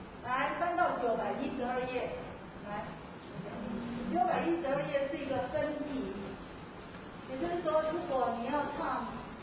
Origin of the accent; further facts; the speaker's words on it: Taiwan; 虽然我是台湾人，可是还是唱国语会比较发音会比较正确一点哈。